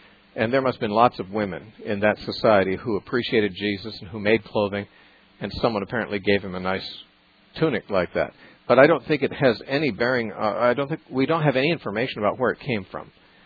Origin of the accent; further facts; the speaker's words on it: Santa Cruz, California, United States; We're going to talk next to Brian from Santa Cruz, California, my hometown.